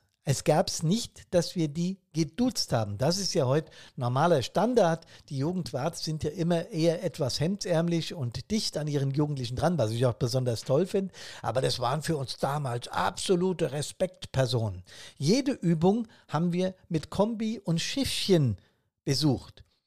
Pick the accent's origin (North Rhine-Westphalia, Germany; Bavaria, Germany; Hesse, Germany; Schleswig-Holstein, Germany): Hesse, Germany; Bad Soden am Taunus; ich bin 1969 in die Feuerwehr meiner Heimatstadt Bad Soden am Taunus eingetreten. Tja, da war ich gerade mal 8 Jahre alt.